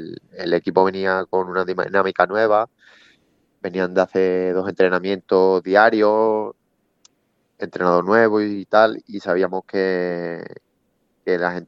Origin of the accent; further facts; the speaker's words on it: Jerez de la Frontera, Andalusia, Spain; also born or lived in Málaga; empiezo en mi tierra, en Jerez, empecé de pequeño y por circunstancias de la vida, pues bueno, nos tuvimos que venir a Málaga primero.